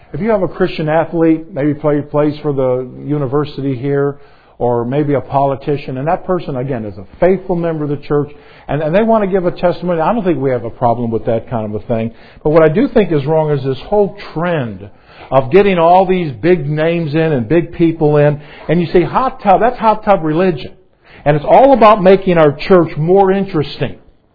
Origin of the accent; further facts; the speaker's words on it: Chicago, Illinois, United States; I was actually born and raised. Don't hold this against me, but I was born and raised in Chicago.